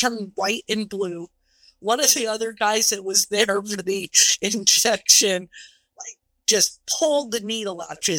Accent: Reno, Nevada, United States; now in San Diego, United States; So, because we're not true San Diegans. I mean, we're from Reno, you know, right.

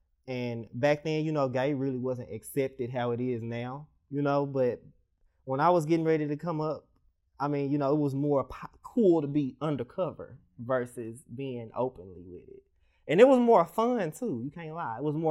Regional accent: Fort Worth, Texas, United States; you got to keep in mind, I'm from Fort Worth. So it's not really a lot of gay people from Fort Worth.

